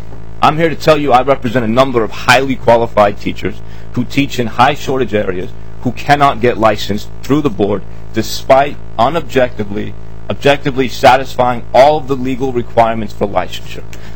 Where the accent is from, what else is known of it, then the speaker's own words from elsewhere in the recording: United Kingdom; As a British national, I'm very impressed.